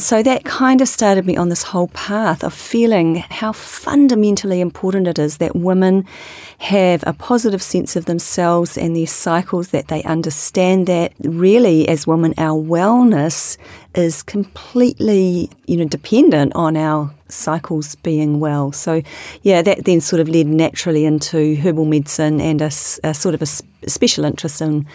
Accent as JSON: {"language": "English", "town": "Havelock North", "region": "Hawke's Bay", "country": "New Zealand", "tie": "born or raised there", "said": "I was brought up in Havelock North"}